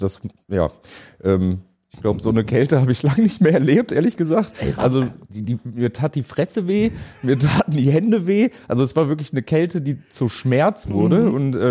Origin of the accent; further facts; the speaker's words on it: Duisburg, North Rhine-Westphalia, Germany; Ich bin in Duisburg geboren und aufgewachsen